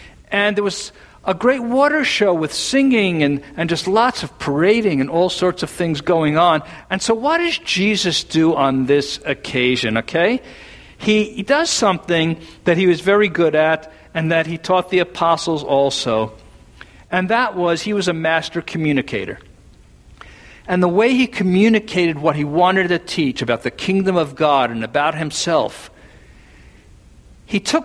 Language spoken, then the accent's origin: English; New York City, New York, United States; now in California, United States; Forgive me, I'm from New York City. The wildest animal I ever saw growing up was a pigeon.